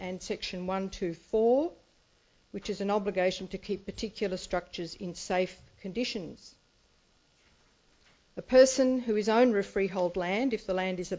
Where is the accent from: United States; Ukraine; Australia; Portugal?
Australia; Raby Bay, Queensland; from Raby Bay